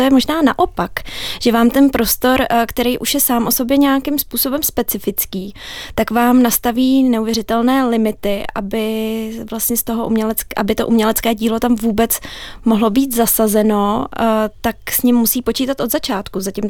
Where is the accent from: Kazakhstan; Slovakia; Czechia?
Czechia; Prague; sama přesto, že jsem z Prahy, tak tu scénu sleduju dlouhodobě